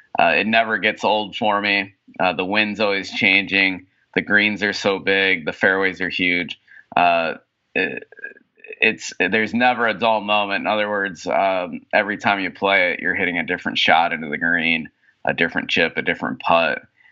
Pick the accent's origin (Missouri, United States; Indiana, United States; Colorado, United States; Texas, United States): Indiana, United States; Valparaiso; I grew up in Valparaiso, Indiana. There's two local golf courses in Valpo.